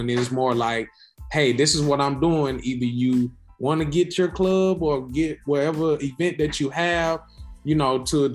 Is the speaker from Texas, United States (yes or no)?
yes; Houston, Texas, United States; I'm from Houston, Texas.